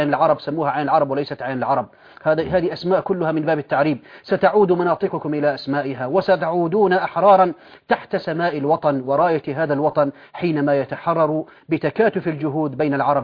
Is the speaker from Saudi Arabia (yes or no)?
no; Syria